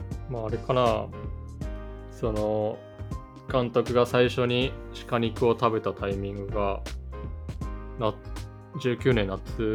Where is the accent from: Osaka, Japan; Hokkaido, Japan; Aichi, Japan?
Hokkaido, Japan; 自分も北海道出身でさ、